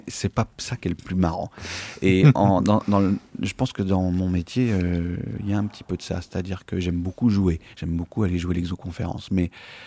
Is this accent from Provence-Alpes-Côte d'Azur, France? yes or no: no; Occitanie, France; je viens du Gévaudan. … sont du Gévaudan depuis toujours. Enfin, ça s'appelle la Lozère maintenant, mais c'est le Gévaudan.